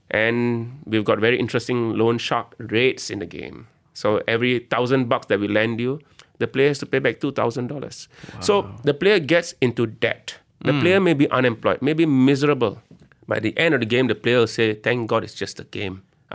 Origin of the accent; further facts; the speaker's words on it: Singapore; I'm from Singapore, and I studied at the National University of Singapore.